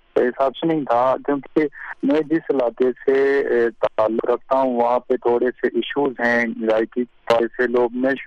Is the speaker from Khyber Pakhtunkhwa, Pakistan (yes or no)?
no; Minimarg, Gilgit-Baltistan, Pakistan; میرا تعلق گلگت بلتستان کے ایک ڈسٹرکٹ سے, ڈسٹرکٹ استور سے, اور استور کی ایک وادی منی مرگ سے میرا تعلق ہے. اور وہاں کی جو وادی ہے منی مرگ کی, وہ ٹوریزم کے حوالے سے اور خوبصورتی کے حوالے سے پورے پاکستان میں مشہور ہے.